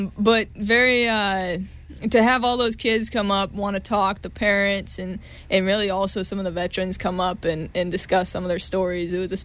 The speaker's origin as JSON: {"language": "English", "town": "Groveland", "region": "California", "country": "United States", "tie": "born or raised there", "said": "Growing up in Groveland was, I wouldn't want it any other way."}